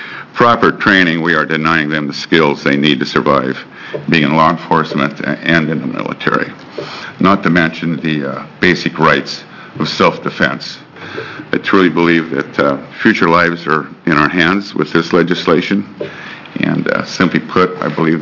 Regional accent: Bay City, Oregon, United States; I'm from Bay City, Tillamook County.

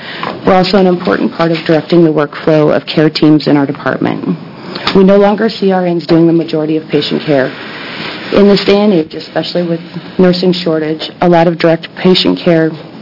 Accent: Estacada, Oregon, United States; from Estacada, Oregon.

